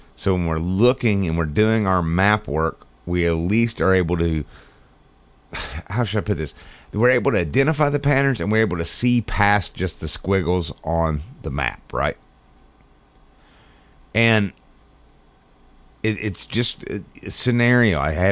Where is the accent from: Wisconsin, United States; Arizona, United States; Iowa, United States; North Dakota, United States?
Wisconsin, United States; moved away as an adult; also born or lived in Minnesota; now in Canada; Anyway, Matt, I'm originally from Wisconsin. Used to fish typical northern Wisconsin, Oneida County lakes and had some success.